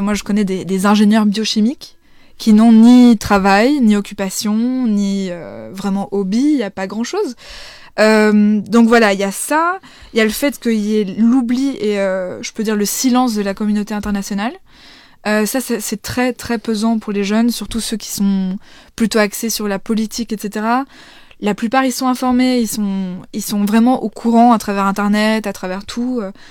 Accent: Belgium; moi je suis belge, donc en Belgique

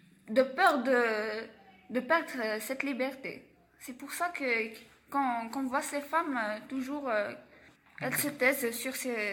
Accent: Algeria; Juste que ici chez nous en Algérie, les femmes au moins sont payées égalitairement comme les hommes.

